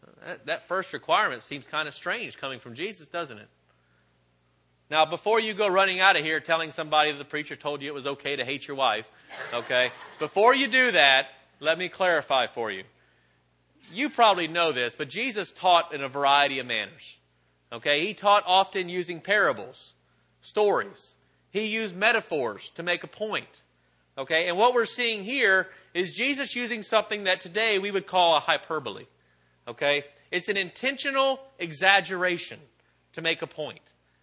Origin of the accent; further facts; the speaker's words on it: Okeechobee, Florida, United States; I grew up here in Okeechobee.